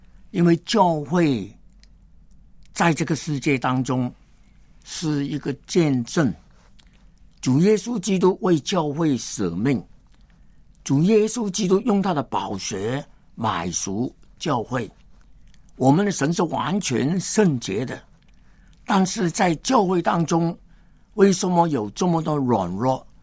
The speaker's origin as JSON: {"language": "Chinese", "country": "China", "said": "那这个是最可怕的淫乱，我们中国人叫乱伦。"}